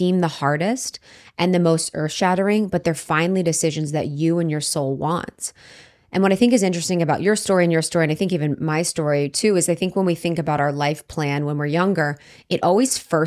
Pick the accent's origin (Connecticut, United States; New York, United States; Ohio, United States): Ohio, United States; Because even thinking about growing up in Ohio, you know, I grew up in a small town.